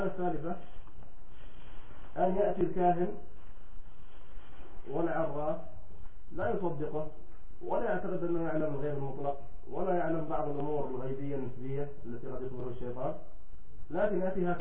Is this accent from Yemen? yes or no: yes; Aden, Yemen; كما يقال عندنا في عدن